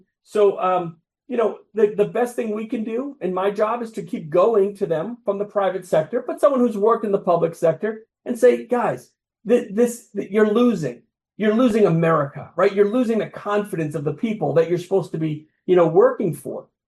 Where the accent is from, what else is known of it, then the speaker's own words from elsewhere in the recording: New England, United States; I'm from New England. I'm a New England guy.